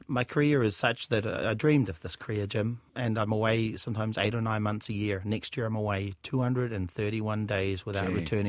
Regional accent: Ashburton, Canterbury, New Zealand; Yeah, my hometown, Ashburton. I love that. Love the town very much.

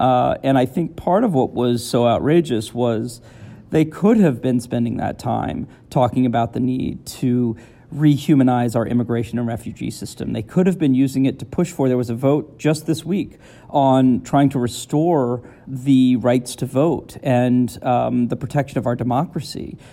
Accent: United States; it's a very sad thing for me as a Catholic as well as an American.

